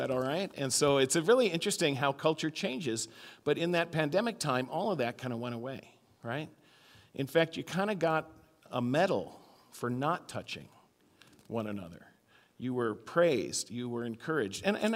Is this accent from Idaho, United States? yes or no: no; New York City, New York, United States; Growing up in New York City, in a Lutheran church in New York City, it was interesting.